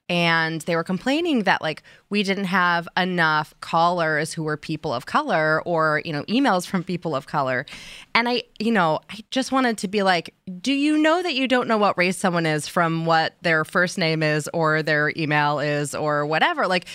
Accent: Texas, United States; I come from a very loud talking family. Plus, I'm from Texas.

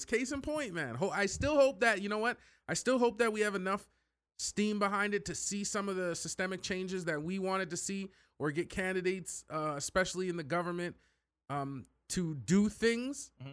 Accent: Canada; we're Canadian boys, so I don't really know too much about, like, politics

